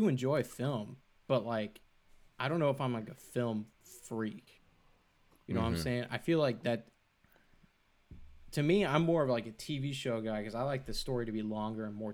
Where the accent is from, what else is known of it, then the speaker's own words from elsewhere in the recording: Houston, Texas, United States; I'm from Houston, NASA, all that kind of stuff.